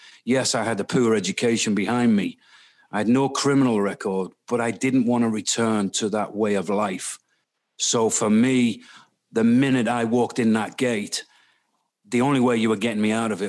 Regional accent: Middlesbrough, North East England, United Kingdom; born there; I was born in Middlesbrough in the northeast, and my parents divorced when I was young, so I spent quite a significant part of my childhood living with my mom, my dad, my grandparents.

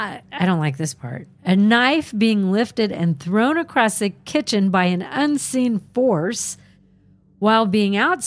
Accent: Ohio, United States; born there; now in Massachusetts, United States

